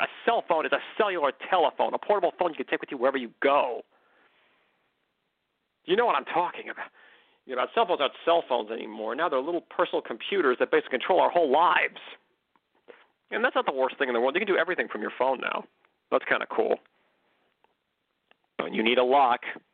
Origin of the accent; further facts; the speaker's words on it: Oakland, Pennsylvania, United States; also born or lived in Clarion, United States; Even though I was born in Clarion, Pennsylvania, I was raised in downtown Oakland.